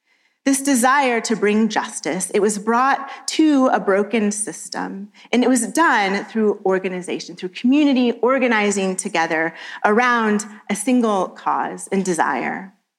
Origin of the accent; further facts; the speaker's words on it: Missouri, United States; I grew up in Missouri and went to school in rural Missouri and had many friends whose parents farmed.